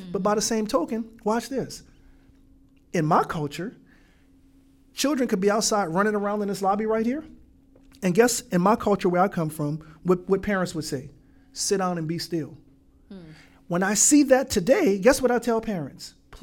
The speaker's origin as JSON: {"language": "English", "town": "New Orleans", "region": "Louisiana", "country": "United States", "moved": "yes", "said": "My journey and my story is I'm from New Orleans, Louisiana. I ended up here, my family and I, because of Hurricane Katrina."}